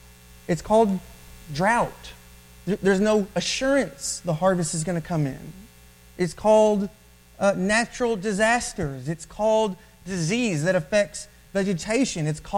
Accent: Kentucky, United States; The church that I grew up at in Kentucky, there was a gentleman who had tunnel vision.

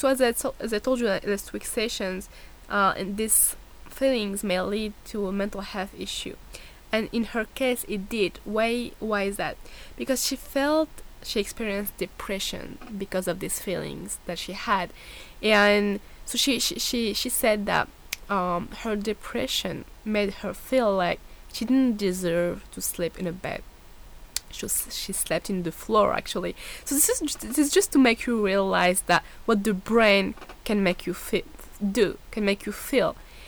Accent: France; I'm a student, I'm from France, as I told you

